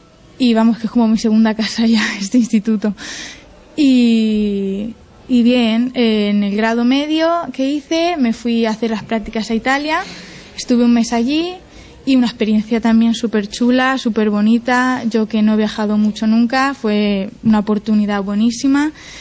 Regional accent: Alicante, Valencian Community, Spain; now in Alcoy, Spain; Yo soy de Alicante y vi que estaba este ciclo aquí y me lancé

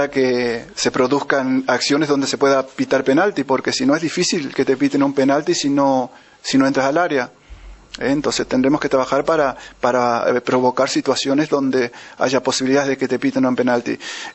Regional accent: Argentina; moved away as an adult; now in Elda, Spain; Yo soy argentino, como supongo que eso sí que lo sabréis.

